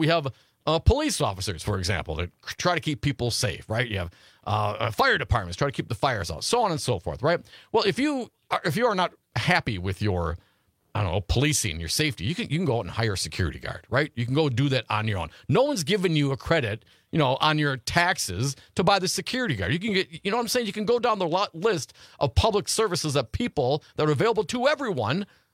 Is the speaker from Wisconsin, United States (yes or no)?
yes; Stevensville, Wisconsin, United States; I grew up in Stevensville up north there. Hey, not too far out of Appleton, Wisconsin.